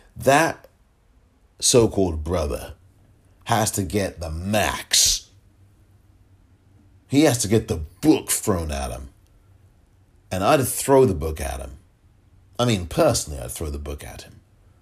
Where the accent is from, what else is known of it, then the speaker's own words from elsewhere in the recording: London, United Kingdom; and I'm a Londoner, look, just because I'm not living in London, that doesn't mean I'm not a Londoner.